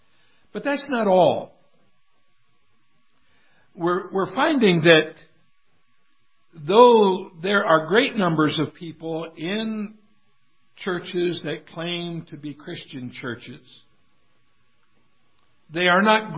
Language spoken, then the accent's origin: English; United States; I am one who is very grateful for my heritage as an American. But I am also one who is deeply saddened as an American today.